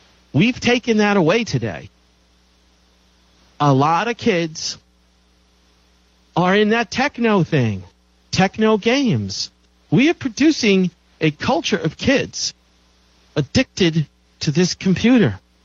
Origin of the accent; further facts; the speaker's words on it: New York City, New York, United States; I grew up in New York City, Catholic grammar school, Catholic high school, a ton of violence.